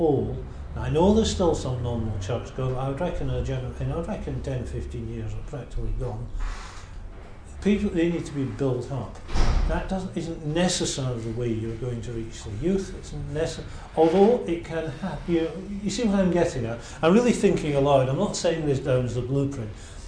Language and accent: English; United Kingdom; although we're British, we don't do emotion very well